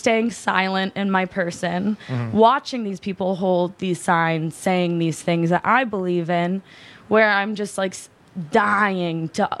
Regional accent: Detroit, Michigan, United States; I grew up in Detroit watching Kwame Kilpatrick, be, run our city

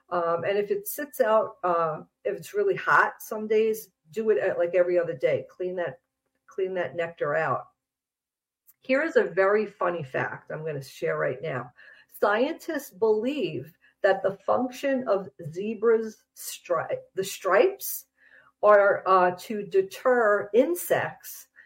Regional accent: Long Island, New York, United States; also born or lived in New Jersey; now in Minnesota, United States; I was brought up on Long Island, New York. I lived there and lived in parts of New Jersey my whole life.

